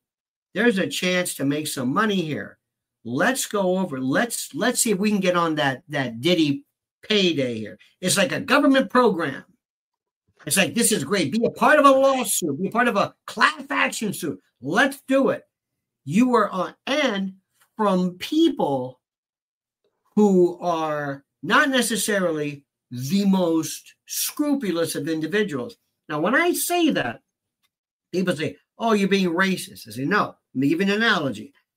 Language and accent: English; Florida, United States; As you know, in my country, we have guns. And I'm from the South. See, I'm from Florida.